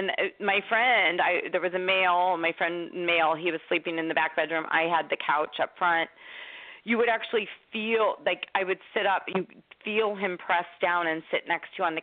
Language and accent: English; Washington, Missouri, United States; I grew up in Washington, Missouri.